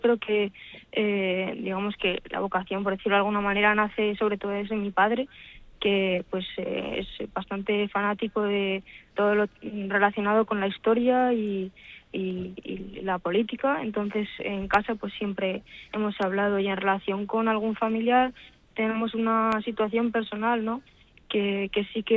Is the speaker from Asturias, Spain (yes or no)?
no; Hormilla, La Rioja, Spain; en Hormilla, en un pueblo de La Rioja, de donde yo soy.